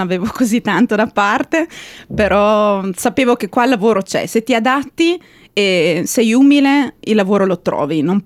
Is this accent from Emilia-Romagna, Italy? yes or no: yes; Reggio Emilia, Emilia-Romagna, Italy; moved away as an adult; now in Australia; Certo, io sono di Reggio Emilia. Ho 30 anni, prima di venire in Australia ho studiato economia e diritto internazionale